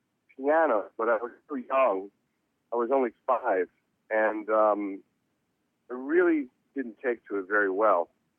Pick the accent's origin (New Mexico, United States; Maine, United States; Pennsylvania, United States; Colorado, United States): Pennsylvania, United States; Reading; born there; You know, I was born in Reading, Pennsylvania